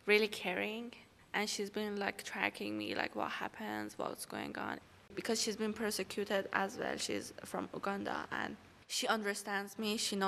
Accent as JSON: {"language": "English", "country": "Iran", "said": "I am from Iran. I'm a lesbian woman and I'm 21 years old."}